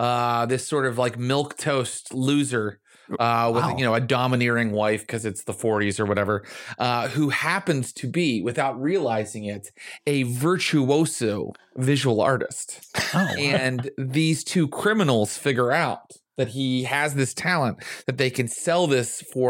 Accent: West Virginia, United States; So I was Pentecostal too, from West Virginia.

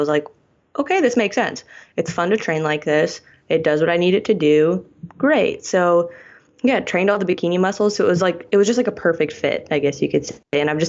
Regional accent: Dayton, Ohio, United States; a sport performance facility where I grew up in Dayton

